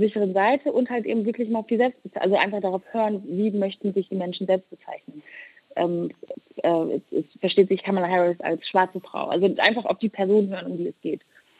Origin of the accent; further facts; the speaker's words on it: Rwanda; Ich komme ja auch aus Rwanda, aus Afrika